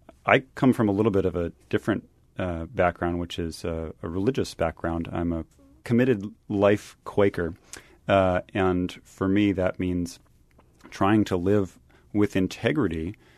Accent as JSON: {"language": "English", "region": "Massachusetts", "country": "United States", "tie": "born or raised there", "said": "And I grew up on Cape Cod. Fall River is the closest plant. Brayton Point is the closest coal plant to me."}